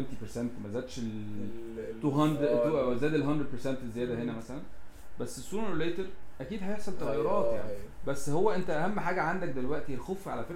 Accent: Egypt; اتمنى ان ده يحصل عندنا في مصر

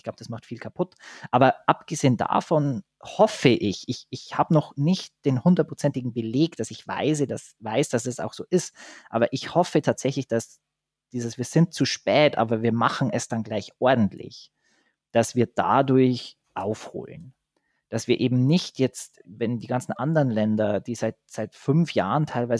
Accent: Southern Germany, Germany; dann machen wir es gescheit, wie man bei uns in Süddeutschland sagen würde.

